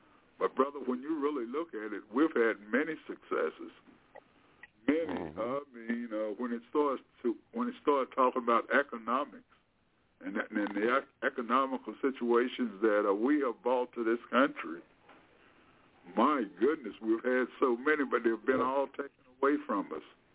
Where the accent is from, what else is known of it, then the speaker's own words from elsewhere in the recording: United States; As an American, I suppose when it comes to those of us who go back and we know the history of the Native Americans